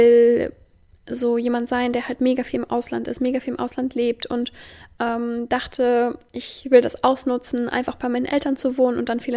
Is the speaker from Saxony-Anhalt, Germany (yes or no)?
yes; Magdeburg, Saxony-Anhalt, Germany; Ich komme ja aus Magdeburg, die ist jetzt nicht ultra klein, die Stadt, aber so eine wirkliche Großstadt eben auch nicht.